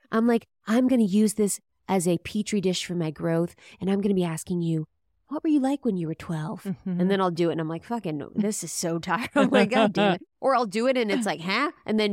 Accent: Midwest, United States; It's not, we're Catholic, we grew up in Midwest, you know, where these things.

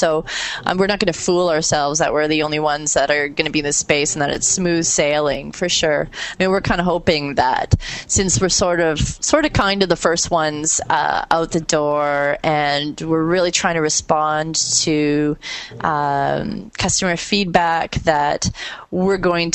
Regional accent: Toronto, Ontario, Canada

